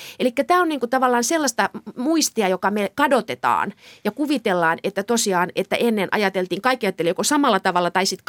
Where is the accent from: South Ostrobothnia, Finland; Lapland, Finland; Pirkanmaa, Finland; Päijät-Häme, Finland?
Lapland, Finland; Kemi; moved away as an adult; mä oon 67 syntynyt ja kasvoin Kemissä, josta 80-luvun puolivälin jälkeen lähdin